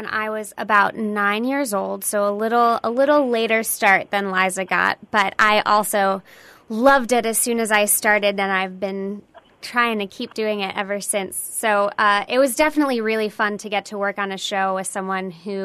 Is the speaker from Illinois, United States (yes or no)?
no; Cleveland, Ohio, United States; now in New York, United States; I'm from just outside of Cleveland, Ohio.